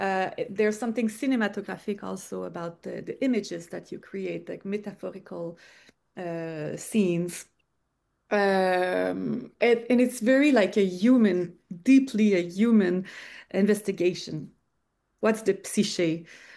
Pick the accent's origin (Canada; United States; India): Canada; Sutton, Quebec; English is a second language; I personally, I am born in the, I am from Sutton.